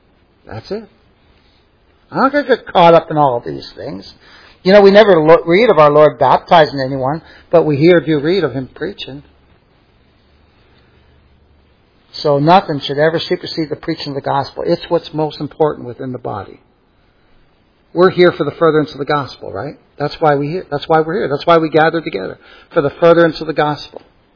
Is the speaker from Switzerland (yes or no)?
no; Bolton, North West England, United Kingdom; I couldn't tell you about my hometown in Bolton where I grew up, right?